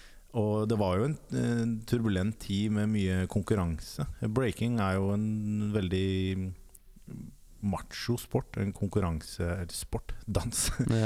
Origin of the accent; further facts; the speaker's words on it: Oslo, Norway; fordi vi var fra Årvoll og rundt der, alle sammen.